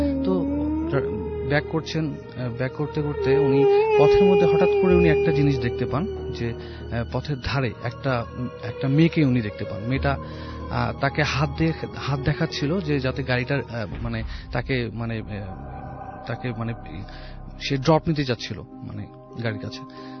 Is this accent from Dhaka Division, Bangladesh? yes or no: yes; Dhaka, Dhaka Division, Bangladesh; মালিবাগ চৌধুরীপাড়া থেকে এসেছি।